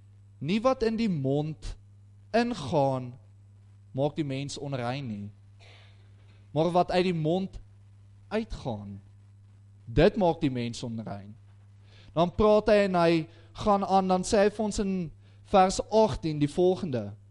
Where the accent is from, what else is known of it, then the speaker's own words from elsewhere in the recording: Polokwane, Limpopo, South Africa; now in Pretoria, South Africa; Ek kom van Pietersburg af waar die verkeer so erg raak, dat wanneer jy van die een kant van die dorp na die andere kant toe ry, neem dit jou 5 minute.